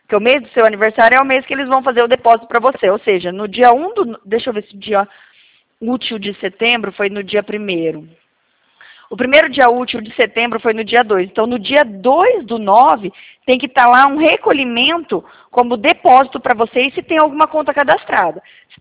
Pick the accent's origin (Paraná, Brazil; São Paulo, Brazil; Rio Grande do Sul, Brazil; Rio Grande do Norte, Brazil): Paraná, Brazil; Porque eu sou do Paraná.